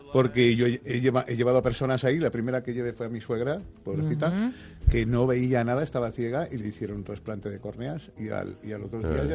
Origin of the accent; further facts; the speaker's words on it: Alcoy, Valencian Community, Spain; Yo nací en Alcoy, como he sabido, y provincia de Alicante, y bueno, comunidad valenciana, me siento valenciano, español.